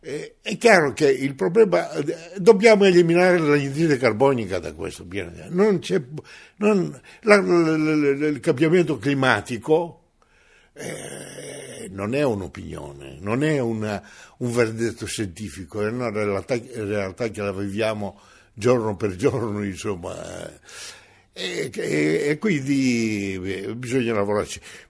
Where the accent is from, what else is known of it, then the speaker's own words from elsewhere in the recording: Greece; seguire la cosa anche in Grecia perché dico, in questo momento ci sono dei problemi economici. seri nel mio paese